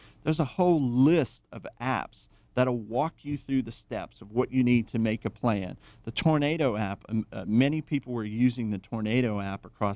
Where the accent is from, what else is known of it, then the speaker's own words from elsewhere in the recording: Thibodaux, Louisiana, United States; growing up in Thibodaux in Hurricane Land